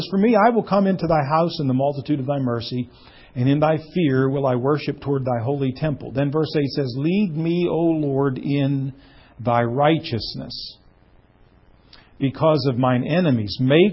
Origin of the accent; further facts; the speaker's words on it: Pennsylvania, United States; Growing up in Western Pennsylvania, you have roads that are all over the place.